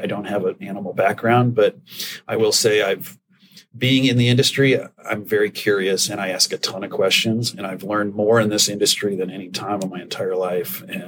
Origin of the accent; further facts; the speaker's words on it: Illinois, United States; My story. I grew up outside of Chicago.